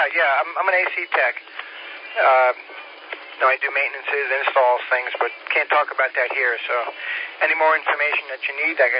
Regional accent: Long Island, New York, United States; also born or lived in Florida; No, actually, I grew up on Long Island, and don't hold that against me. Long Island, silent G. Long Island, New York.

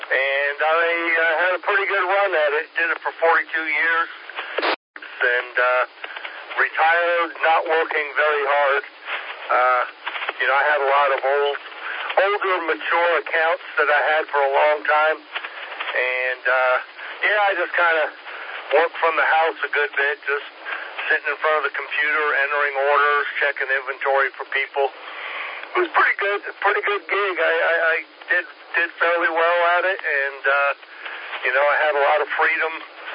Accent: Atlanta, Georgia, United States; now in South Carolina, United States; We're from the Atlanta area. Still have a home back in Atlanta.

